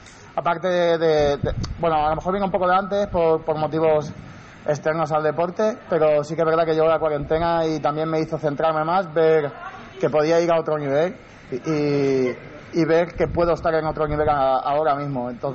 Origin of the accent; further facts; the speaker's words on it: Gandia, Valencian Community, Spain; somos de Gandía y a mitad lo tenemos hecho